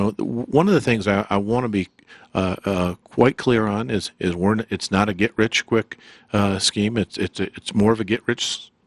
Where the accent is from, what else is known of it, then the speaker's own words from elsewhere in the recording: Arizona, United States; moved away as an adult; I wanted to get back out west. I grew up in Arizona, so I wanted to get out west where there's a little sunnier than Chicago.